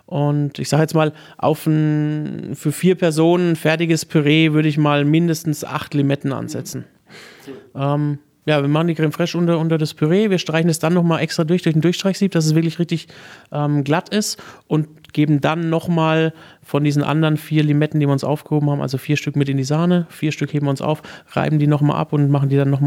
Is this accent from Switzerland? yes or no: no; Würzburg, Bavaria, Germany; Genau, gebürtiger Würzburger.